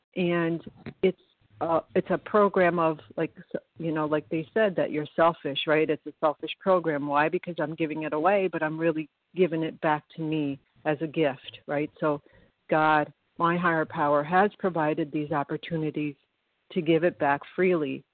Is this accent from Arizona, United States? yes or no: no; New York, United States; I'm from New York.